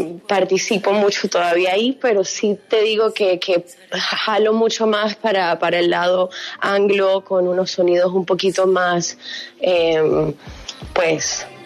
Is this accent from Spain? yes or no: no; Miami, Florida, United States; Soy muy multicultural en mi identidad, ¿no? Crecí con mi papá, pero crecí acá en Miami, mitad boricua.